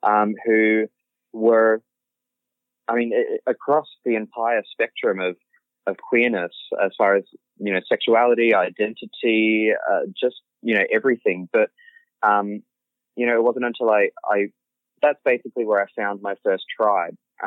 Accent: Brisbane, Queensland, Australia; I mean, I grew up in Brisbane

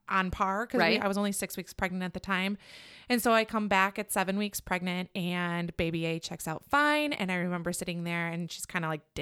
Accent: Waukesha, Wisconsin, United States; also born or lived in Chicago, United States; I grew up in Waukesha. I am now a single mom of four boys, raising her kids in the same neighborhood that I actually grew up

